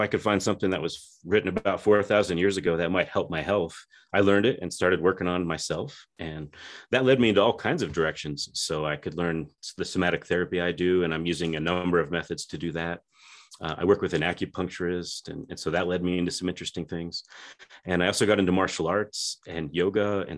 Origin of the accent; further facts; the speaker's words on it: Colorado, United States; also born or lived in Germany; So I grew up in Colorado, which is just one state down. I spent some time in Germany.